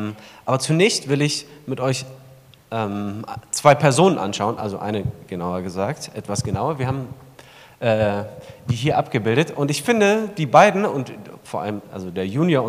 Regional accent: Berlin, Germany; ich komme nicht direkt ursprünglich von hier, sondern bin in Berlin aufgewachsen. Von daher nicht ganz so org-schwäbisch, mein Dialekt.

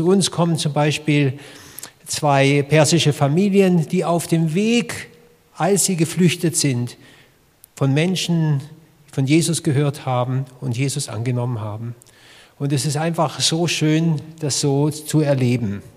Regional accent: Villingen-Schwenningen, Baden-Württemberg, Germany; also born or lived in Russia; Ich bin gebürtiger Schwenninger und ich bin hier auch vor 35 Jahren zum Glauben gekommen.

